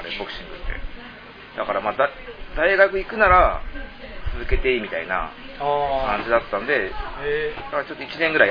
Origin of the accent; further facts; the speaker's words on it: Shibuya, Tokyo, Japan; born there; now in Itabashi, Japan; 俺渋谷区で生まれたけど、今板橋区って言うから